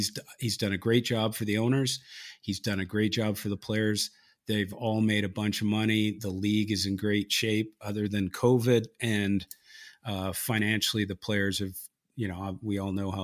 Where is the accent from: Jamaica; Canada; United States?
Canada; Victoria, British Columbia; my hometown of Victoria, British Columbia